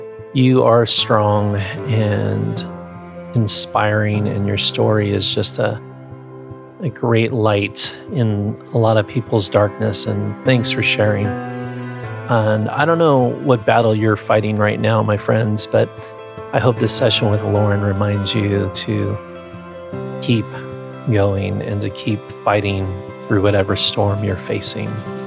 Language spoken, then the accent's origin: English; San Diego, California, United States; here in the Southern California area, actually San Diego area, my hometown.